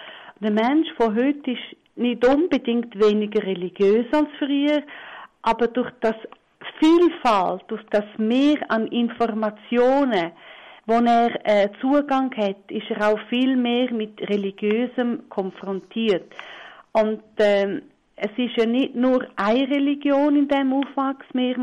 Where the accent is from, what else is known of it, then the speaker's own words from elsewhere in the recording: Graubünden, Switzerland; weil ich bin ja also Retoromanin. Ich stamme aus der Surselve, aus Graubünden